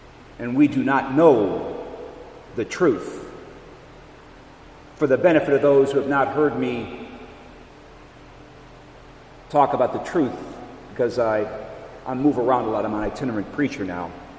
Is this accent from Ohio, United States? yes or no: yes; Cleveland, Ohio, United States; Yes, I am a native Clevelander, and I grew up in the Lithuanian community out of this parish when it was Our Lady of Perpetual Help.